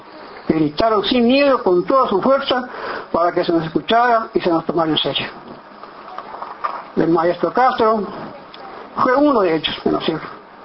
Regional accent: Uruguay; no como blanco, sino como uruguayo

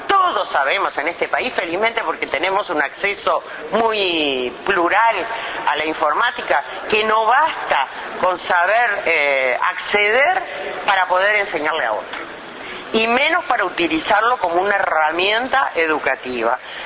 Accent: Uruguay; esto lo digo con muchísimo orgullo como uruguaya y como ciudadana

